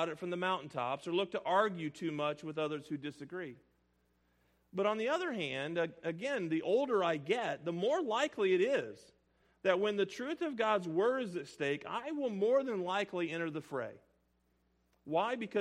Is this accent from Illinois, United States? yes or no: yes; Illinois, United States; But I'm from Illinois. He's a Chicago guy.